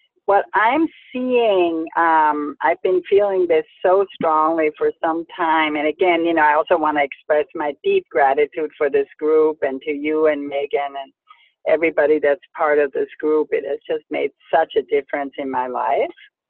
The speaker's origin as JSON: {"language": "English", "country": "Austria", "second_language": "English", "moved": "yes", "said": "There's so many challenges in this country that's very different from my own home country. I'm actually from Austria, Europe"}